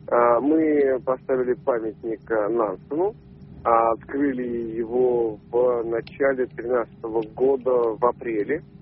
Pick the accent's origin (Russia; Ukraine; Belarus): Russia; Samara, Samara Oblast; в городе Самаре, откуда я родом.